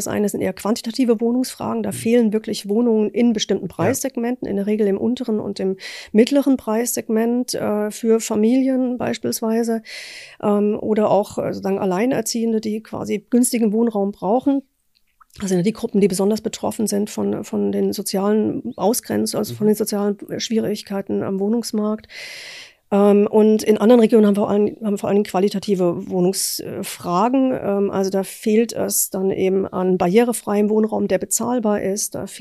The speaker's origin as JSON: {"language": "German", "region": "Thuringia", "country": "Germany", "said": "ich komme ja aus Thüringen"}